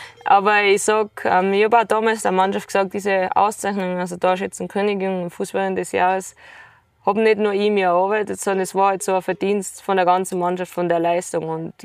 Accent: Tyrol, Austria

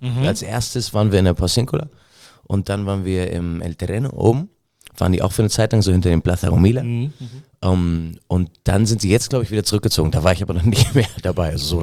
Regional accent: Hamburg, Germany; wieder in Hamburg, wieder in meiner alten Heimatstadt.

